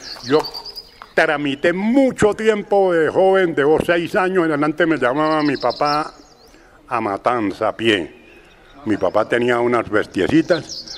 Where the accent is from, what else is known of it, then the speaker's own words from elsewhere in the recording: Vetas, Santander, Colombia; Yo soy de aquí de Betas. Estoy aquí en Betas desde 1944 que nací. Nací en la vereda de Ortegón.